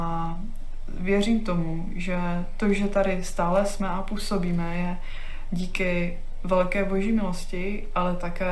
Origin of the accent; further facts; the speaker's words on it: Šenov, Moravian-Silesian Region, Czechia; now in Bruntál, Czech Republic; A já pocházím z Českobratrského sboru ze Šenova u Ostravy